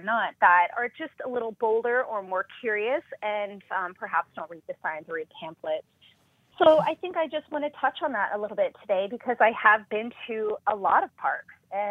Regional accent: Pierre, South Dakota, United States; it was really exciting growing up in Pierre

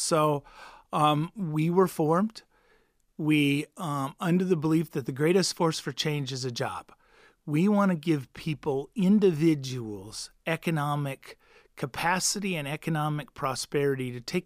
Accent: Missouri, United States; also born or lived in Texas; Missouri, that was very rural when I grew up. Population's grown and it's far more urban now. But then I came here from Texas.

